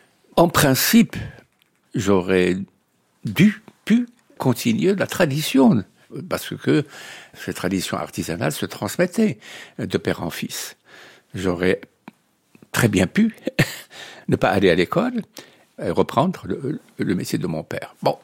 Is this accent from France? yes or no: no; Fez, Fès-Meknès, Morocco; born there; je suis né en 1942 à Fès, au fin fond de la médina de Fès, à l'époque du protectorat français, qui s'est instauré en 1912, qui devait se terminer 40 ans plus tard, dans une famille traditionnelle, traditionnaliste